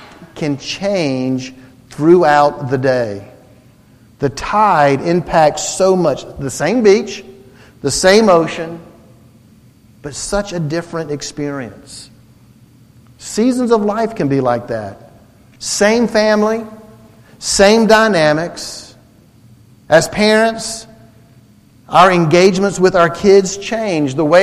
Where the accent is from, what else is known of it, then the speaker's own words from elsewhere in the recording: Blythewood, South Carolina, United States; I was talking about growing up in Blythewood and hunting and fishing